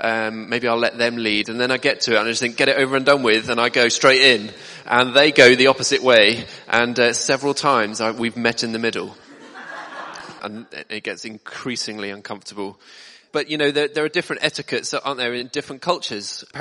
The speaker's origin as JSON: {"language": "English", "region": "England", "country": "United Kingdom", "said": "once you get over that slight discomfort as an Englishman, it should be okay."}